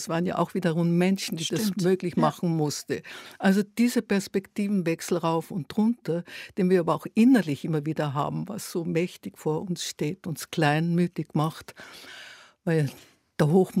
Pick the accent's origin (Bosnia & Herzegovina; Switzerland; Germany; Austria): Austria; Graz, Styria; moved away as an adult; now in Vienna, Austria; als ein ganz junger Mensch aus Graz gekommen, die Mutter Berlinerin. Wir sind nach dem Krieg nach Österreich gekommen, der Vater war Österreicher. Dann bin ich aus Graz weg nach Wien